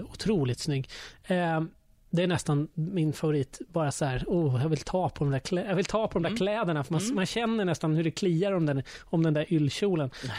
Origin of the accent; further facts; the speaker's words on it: Stockholm, Stockholm County, Sweden; Tyck att jag är en korkad stockholmare